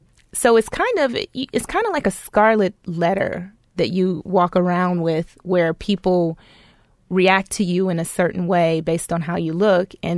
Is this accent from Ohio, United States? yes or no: yes; Cleveland, Ohio, United States; So I grew up in Cleveland in a really impoverished area on the east side.